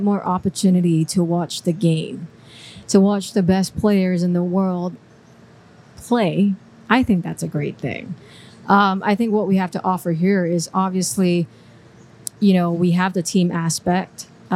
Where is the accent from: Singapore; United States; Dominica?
Singapore; I'm from Singapore